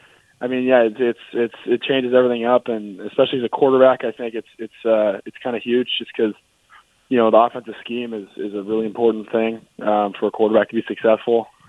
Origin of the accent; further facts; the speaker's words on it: California, United States; growing up in the Bay Area, you know, everyone when he was at Cal